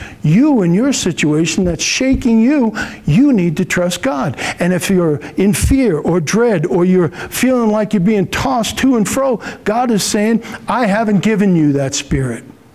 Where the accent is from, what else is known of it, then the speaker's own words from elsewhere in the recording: New York, United States; I'm an ex-New Yorker. I'm whacked.